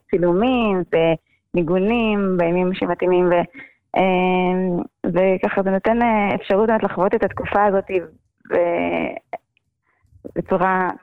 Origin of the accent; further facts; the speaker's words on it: Kiryat Motzkin, Haifa District, Israel; born there; נולדתי בעצם בקריות, בקריית מוצקין. להורים של שהם לא שומרים תורה ומצוות